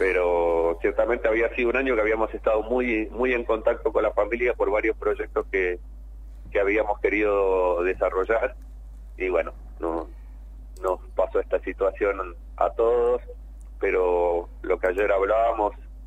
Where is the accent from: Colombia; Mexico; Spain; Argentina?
Argentina; Mendoza; nosotros los que somos mendocinos